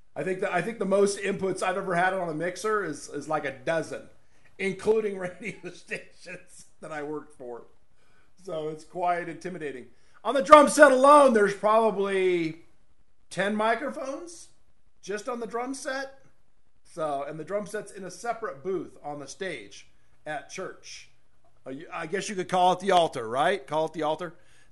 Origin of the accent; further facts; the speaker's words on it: Temple City, California, United States; Where I grew up in the Temple City, Arcadia area, I don't think I ever saw a homeless person in the San Gabriel Valley ever in my childhood.